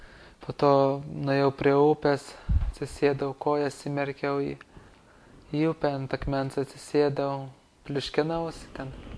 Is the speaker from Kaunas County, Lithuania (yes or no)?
yes; Kaunas, Kaunas County, Lithuania; aišku, ten buvo miestas, bet vis tiek buvo truputėlį gamtos. Šaliakalnį augau prie Vytauto parko, ten daug yra, prie žolyno.